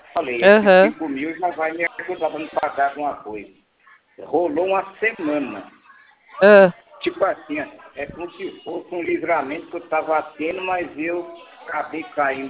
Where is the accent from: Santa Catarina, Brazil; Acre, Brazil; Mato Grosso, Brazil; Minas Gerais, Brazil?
Minas Gerais, Brazil; born there; now in Sumaré, Brazil; eu nasci em Minas Gerais e cheguei em São Paulo em 79.